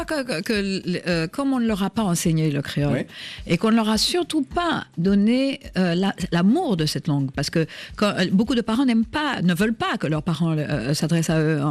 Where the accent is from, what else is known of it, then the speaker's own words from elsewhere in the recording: Antilles, France; moi, je viens des Antilles, que j'ai vécu aux Antilles quasiment tout le temps, je sais que certaines phrases en créole ont une résonance en moi